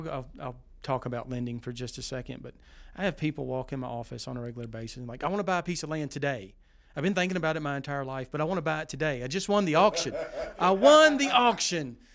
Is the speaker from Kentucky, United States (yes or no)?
yes; Kentucky, United States; now in Wyoming, United States; So I'm from Western Kentucky. I'm living in central Wyoming right now